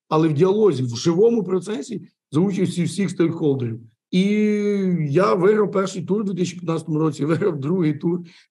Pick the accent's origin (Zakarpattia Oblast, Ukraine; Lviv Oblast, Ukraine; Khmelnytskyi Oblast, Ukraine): Khmelnytskyi Oblast, Ukraine; Khmelnytskyi; Наскільки я пишаюсь Україною, наскільки я пишаюся, що я хмельничанин і живу в цьому місті